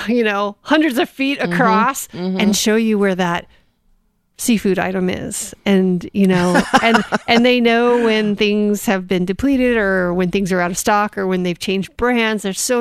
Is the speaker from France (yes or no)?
no; Coronado, California, United States; there were no tribes in where we grew up in Coronado